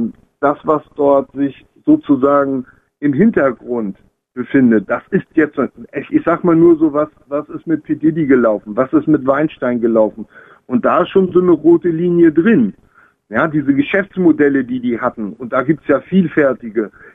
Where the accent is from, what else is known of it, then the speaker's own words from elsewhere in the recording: Kiel, Schleswig-Holstein, Germany; Ich komme aus Kiel